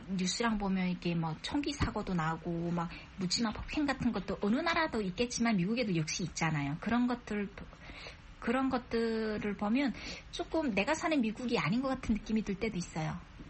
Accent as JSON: {"language": "Korean", "country": "North Korea", "moved": "as an adult", "lives_now": "South Korea", "said": "저희가 탈북을 20대 후반쯤에 탈북을 했고"}